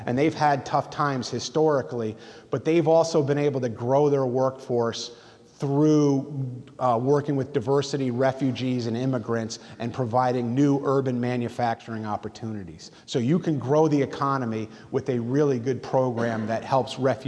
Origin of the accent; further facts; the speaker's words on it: Maine, United States; So I mentioned that I'm from Maine.